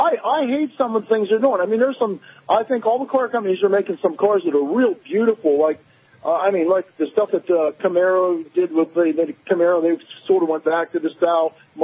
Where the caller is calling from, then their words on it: Coppell, Pennsylvania, United States; I'm calling from Coppell, Pennsylvania. It's about 35 miles above Pittsburgh, Pennsylvania, you know, western Pennsylvania.